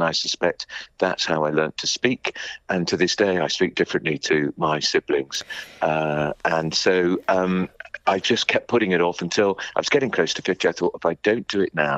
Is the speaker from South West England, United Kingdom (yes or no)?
yes; Bristol, South West England, United Kingdom; born there; I was born in Bristol, she worked in Birmingham, she took no chances that anybody would find her.